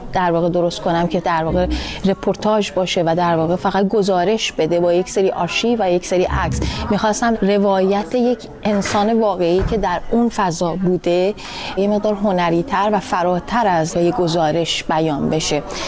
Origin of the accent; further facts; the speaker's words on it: Iran; من بزرگ شده ایران هستم و در دوران جنگ ایران و عراق در واقع در یکی از شهرهایی که خیلی خطرناک بود و مدام در معرض بمباران بود به مدتی زندگی کردم